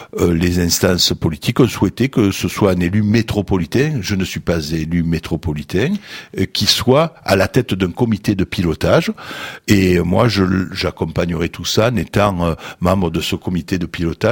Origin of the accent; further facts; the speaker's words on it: Avignon, Provence-Alpes-Côte d'Azur, France; je suis né à Avignon et je suis originaire du plateau d'Albion